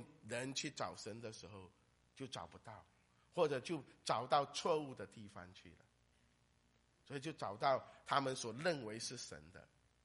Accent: Fujian, China; 我是福建人， 我们福建是一个叫做众神狂欢的地方，包括老鼠蛇都会被当作神来崇拜，树长大多多几年都当成树神在那边敬拜，

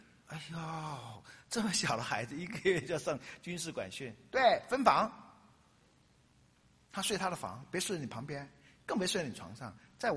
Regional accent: Taiwan; 我在眷村长大了，

